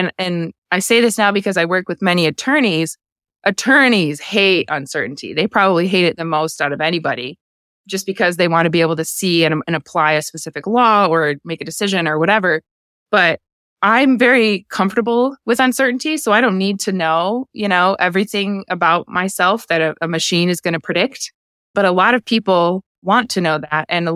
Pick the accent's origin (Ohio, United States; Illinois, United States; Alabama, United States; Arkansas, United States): Illinois, United States; Chicago; so I'm from the Chicago area initially.